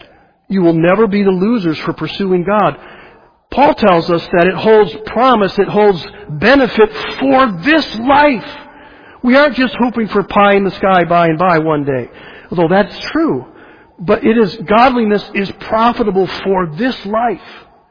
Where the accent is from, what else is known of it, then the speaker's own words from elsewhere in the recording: the South, United States; I'm from the South, aren't I?